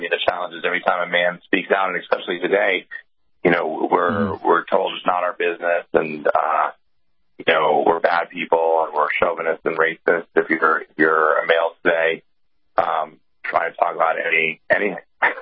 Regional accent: Northeast, United States; I mean, I'm 45 years old, and I grew up in the Northeast

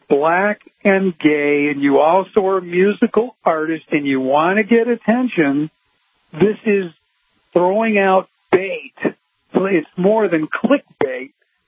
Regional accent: Chicago, Illinois, United States; I'm from Chicago. I'm from the city.

